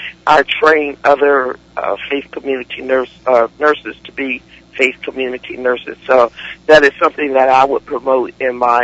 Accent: Wilmington, Delaware, United States; I'm from Wilmington, Delaware, and I am a faith community nurse.

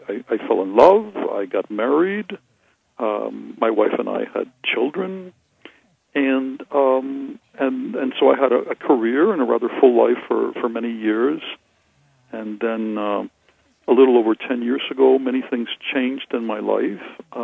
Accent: Cuba; moved away; Yes, I come from Cuba originally, even though I came from Cuba many, many years ago as a very young man.

